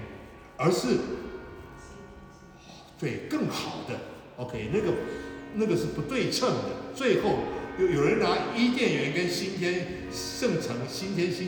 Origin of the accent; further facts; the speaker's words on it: China; 这是仙丹啊，是我们中国人说仙丹